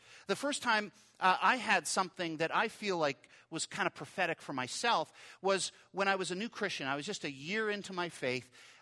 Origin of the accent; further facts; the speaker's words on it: Regina, Saskatchewan, Canada; See, when I was growing up in Regina, we drove by once the Canadian Bible College where I ended up going